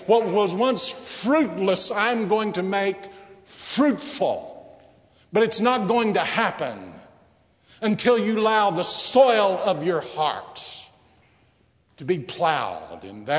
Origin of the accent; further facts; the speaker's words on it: Texas, United States; When I was a boy growing up in Texas, my mother decided she wanted to have a large vegetable garden.